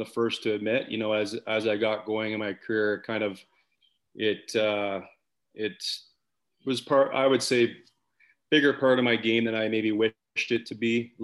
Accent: Calgary, Alberta, Canada; growing up in Canada, major junior for me was the route I really wanted to go

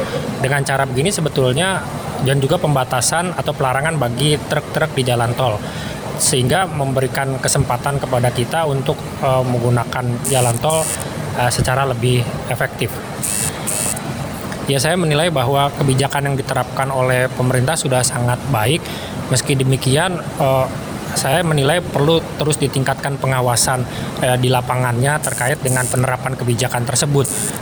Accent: Pemalang, Central Java, Indonesia; now in Depok, Indonesia; Saat ini saya tinggal di kota Depok. Ya, pada tahun ini saya mudiknya ke kampung saya di kota Pemalang, Jawa Tengah.

